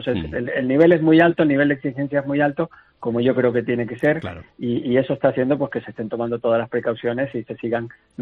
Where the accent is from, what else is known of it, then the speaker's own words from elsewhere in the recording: Canary Islands, Spain; accent: Canarian; tengo acento canario